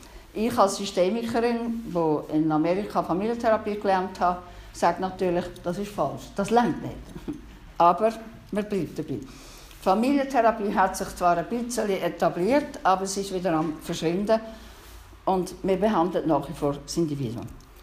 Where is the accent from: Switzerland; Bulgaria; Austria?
Switzerland; Koblenz, Aargau; also ich bin ursprünglich aus dem Aargau, bin in Aarau in die Kantonsschule gegangen, in Koblenz in die Primarschule